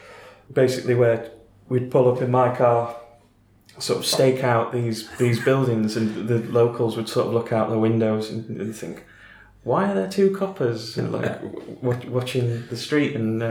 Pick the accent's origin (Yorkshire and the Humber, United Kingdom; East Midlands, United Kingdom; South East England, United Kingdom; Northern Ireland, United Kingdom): Yorkshire and the Humber, United Kingdom; Otley; they'll know that I'm from Otley